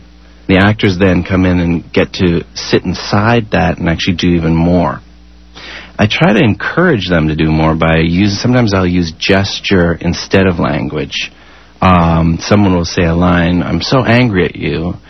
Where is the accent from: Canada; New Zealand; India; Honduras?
Canada; I'm Canadian. I'm gay. I'm white. I'm male. I'm 46.